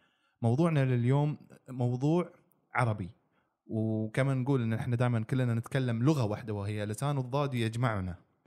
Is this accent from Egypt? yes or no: no; Qatar; وانا من قطر.